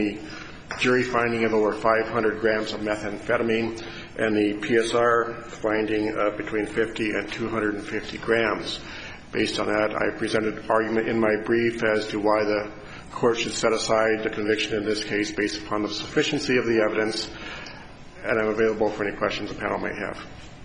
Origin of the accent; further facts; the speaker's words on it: Helena, Montana, United States; I am also from Helena, Montana